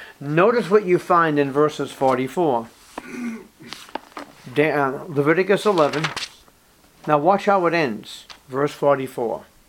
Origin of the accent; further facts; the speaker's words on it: Boston, Massachusetts, United States; I remember growing up in East Boston in this Italian community, Roman Catholic to the core, and as much as Italian as a bowl of spaghetti.